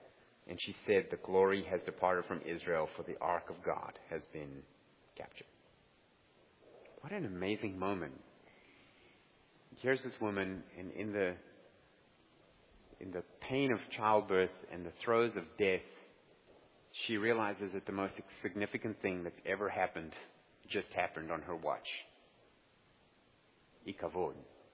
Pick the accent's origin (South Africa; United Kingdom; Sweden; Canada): South Africa; accent: South African; that is populated by South African Jews. So it's really interesting. You go there, they all speak with my accent